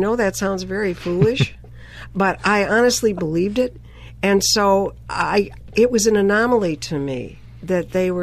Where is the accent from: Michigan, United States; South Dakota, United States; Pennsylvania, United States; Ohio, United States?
Ohio, United States; But throws me into City Hall. I'm from Ohio.